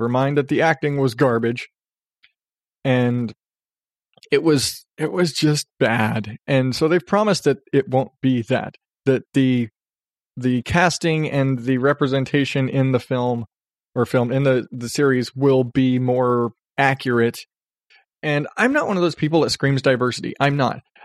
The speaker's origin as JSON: {"language": "English", "region": "Arizona", "country": "United States", "tie": "born or raised there", "said": "I grew up in Arizona. That's just the way it is."}